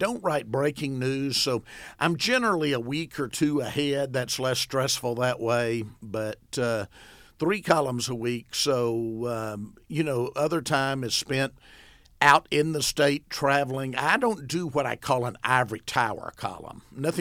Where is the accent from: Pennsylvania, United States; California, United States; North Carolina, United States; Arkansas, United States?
Arkansas, United States; Arkadelphia; I'm a native of Arkansas. I grew up in Arkadelphia. In fact, I was there from birth all the way through college, a graduate of Ouachita Baptist University.